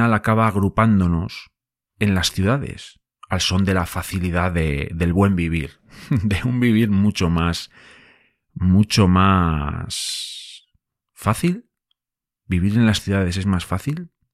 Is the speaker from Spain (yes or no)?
yes; Boñar, Castile and León, Spain; que para ponerle nombre mi pueblo es Boñar, está en la montaña leonesa, en España.